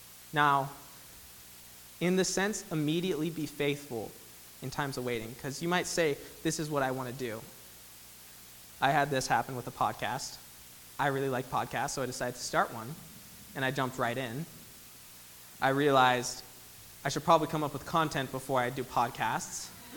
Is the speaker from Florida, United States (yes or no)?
no; Big Timber, Montana, United States; now in Phoenix, United States; I mean, I grew up in Big Timber, Montana. It's a small town